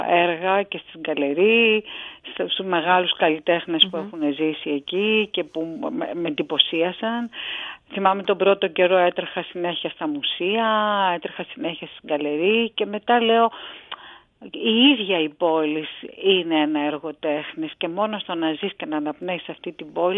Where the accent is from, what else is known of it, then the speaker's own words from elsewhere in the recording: Greece; επειδή γεννήθηκα και μεγάλωσα στην Ελλάδα